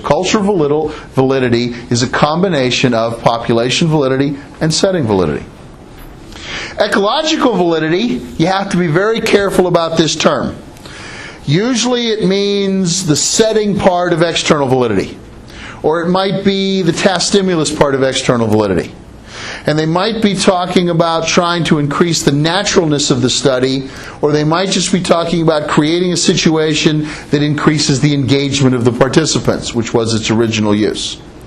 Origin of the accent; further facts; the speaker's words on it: East Pittsburgh, Pennsylvania, United States; An Italian neighborhood where I grew up in East Pittsburgh is very different than an Italian neighborhood in California or New York or Italy.